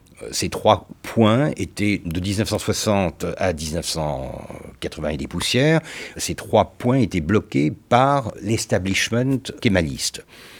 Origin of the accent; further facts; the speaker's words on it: Turkey; Ce qui a changé, c'est que je suis turc, et que ça, c'est assez nouveau dans la tradition de la maison.